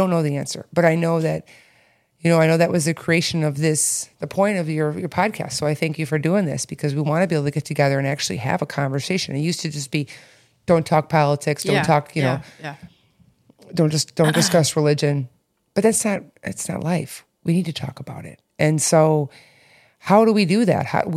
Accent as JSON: {"language": "English", "region": "Michigan", "country": "United States", "tie": "born or raised there", "lives_now": "Chicago, United States", "said": "I went back to where I grew up in Midwest in Michigan a few weeks ago"}